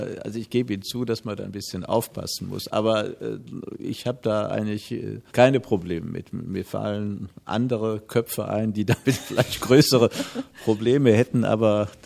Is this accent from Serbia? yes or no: no; Düsseldorf, North Rhine-Westphalia, Germany; in Städten wie Frankfurt und Düsseldorf, wo ich herkomme